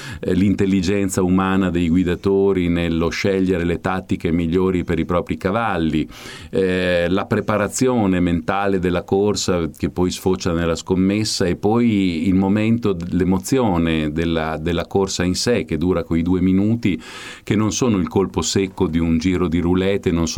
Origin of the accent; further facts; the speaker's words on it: Modena, Emilia-Romagna, Italy; perché io da modenese, frequentatore dell'ippodromo anche di Bologna